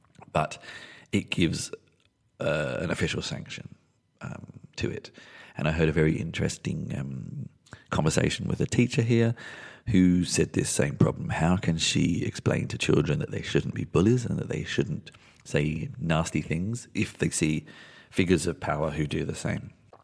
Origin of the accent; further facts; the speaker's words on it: London, United Kingdom; born there; I was born in London.